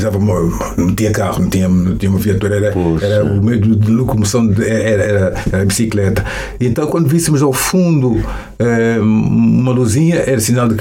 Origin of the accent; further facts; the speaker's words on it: Luanda, Angola; eu nasci em 1949, na Maternidade Velha de Luanda. Eu sou de Luanda.